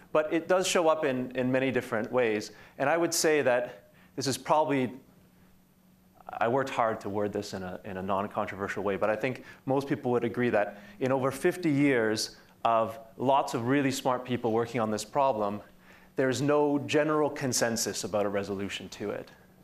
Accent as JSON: {"language": "English", "country": "Canada", "said": "So I'm Canadian"}